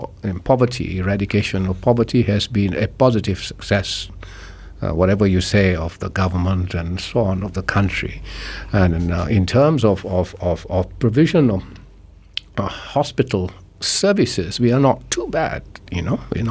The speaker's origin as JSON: {"language": "English", "region": "Penang", "country": "Malaysia", "tie": "born or raised there", "said": "when I grew up in Penang"}